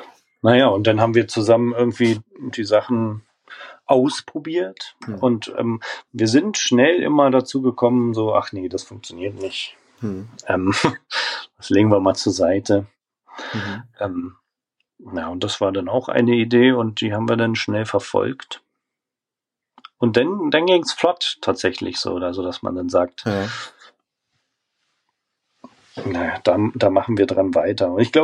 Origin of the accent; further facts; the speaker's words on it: Berlin, Germany; ich meine, ich komme ja aus Berlin